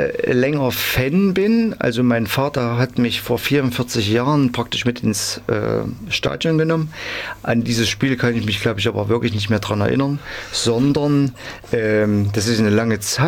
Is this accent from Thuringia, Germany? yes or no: yes; Apolda, Thuringia, Germany; ich bin damals in einem Kinderheim groß geworden in Apolda. Also war da praktisch bis zum 18. Lebensjahr.